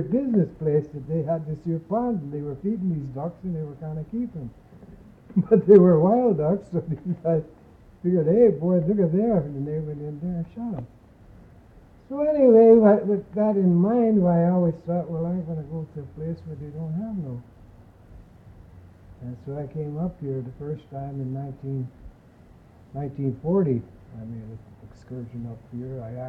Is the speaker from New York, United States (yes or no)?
no; Pennsylvania, United States; I'm originally from Pennsylvania, so by being in Pennsylvania, every time I went out on a fishing excursion or a hunting trip, all it seemed was these here signs.